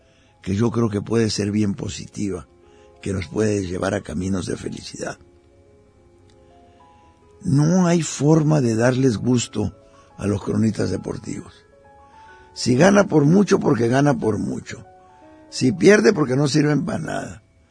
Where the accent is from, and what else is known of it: Mexico